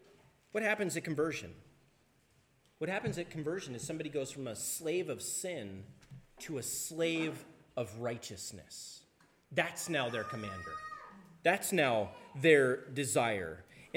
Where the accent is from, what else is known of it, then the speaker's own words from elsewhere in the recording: Tri-Cities, Washington, United States; I grew up in the Tri-Cities, and there was always talk of radiation because we had the Hanford Project there.